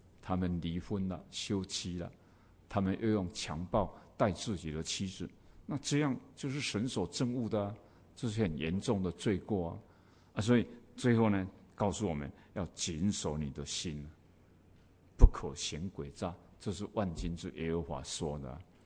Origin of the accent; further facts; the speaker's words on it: Taiwan; 我们台湾人哈，这个古代的人哈，都是这样讲哦